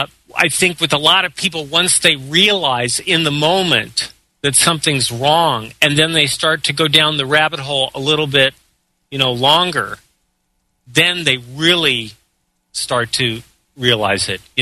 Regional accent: United States; now in New Zealand; being American here in New Zealand

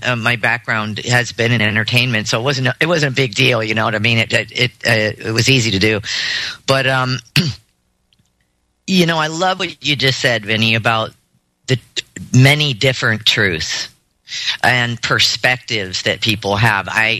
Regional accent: Hawaii, United States; My background, I was born and raised in Hawaii.

